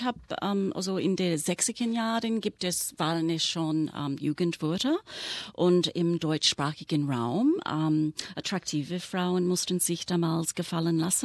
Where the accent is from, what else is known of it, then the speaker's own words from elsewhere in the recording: Australia; German is a second language; Und bei uns in Australien, im australischen Englisch gab es Sheila, Broad, Chick, Chick.